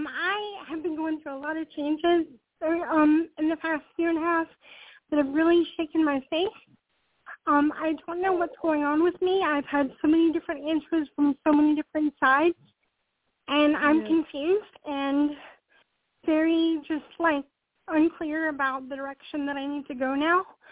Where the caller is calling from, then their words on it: Charlotte, North Carolina, United States; I'm calling from North Carolina.